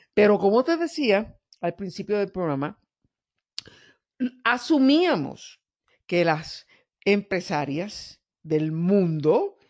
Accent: Mexico; Yo vengo de México y eso está confirmado.

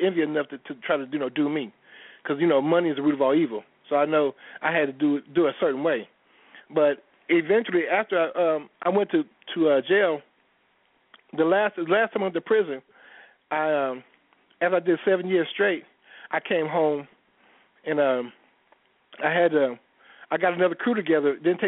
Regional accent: Natchez, Mississippi, United States; I went to Natchez, Mississippi, which is really my hometown.

